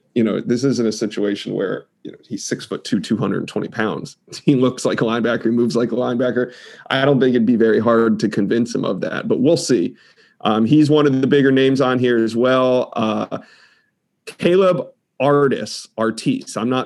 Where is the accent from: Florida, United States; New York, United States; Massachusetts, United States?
Florida, United States; Hey, I'm from Florida.